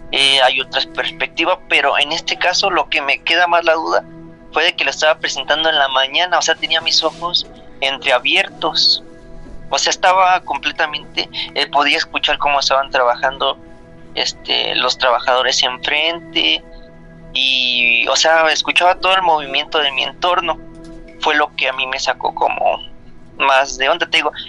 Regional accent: Guanajuato, Mexico; pues yo soy de Guanajuato, soy uh-huh. nacido en Guanajuato.

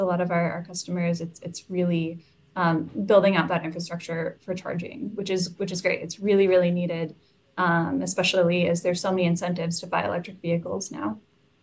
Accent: Pacific Northwest, United States; also born or lived in California; I grew up in the Pacific Northwest and lived in California

